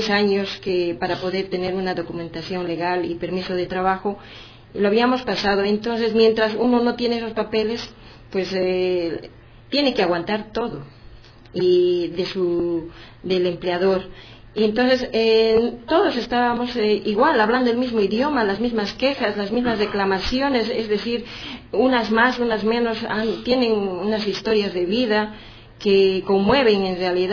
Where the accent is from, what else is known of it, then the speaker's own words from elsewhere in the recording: Bolivia; now in Spain; Yo soy boliviana, estoy en España